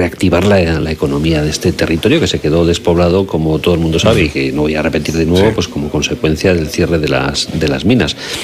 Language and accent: Spanish; Castile and León, Spain; somos montañeses, estamos al lado de Cantabria, pero somos castellanos. Y somos tan sumamente castellanos, tan castellanos